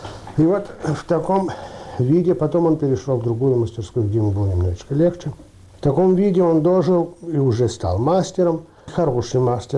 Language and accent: Russian; Kyiv, Ukraine; born there; Я родился в Киеве. Все дети родились в Киеве.